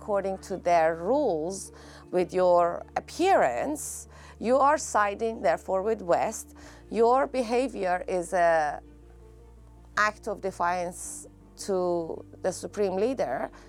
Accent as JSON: {"language": "English", "country": "Iran", "tie": "born or raised there", "moved": "yes", "said": "a new life, completely different from where I was raised in Iran, and exposure to a whole different culture, which came with a lot of shocks"}